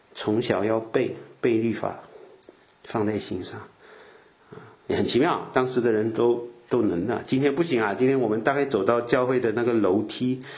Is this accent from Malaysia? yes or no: yes; Malaysia; 我只是要证明我是马来西亚的人啊